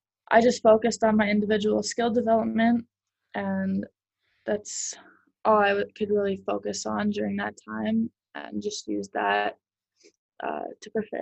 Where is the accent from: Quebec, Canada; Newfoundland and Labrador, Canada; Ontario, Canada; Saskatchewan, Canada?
Saskatchewan, Canada; Regina; I also grew up cheering for Sam Steele, who played for my hometown team, the Regina Pats, in the WHL.